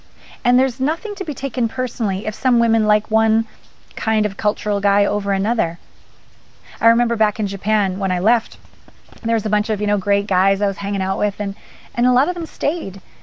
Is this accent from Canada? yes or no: yes; Canada; And I'm Canadian, so I just have this thing.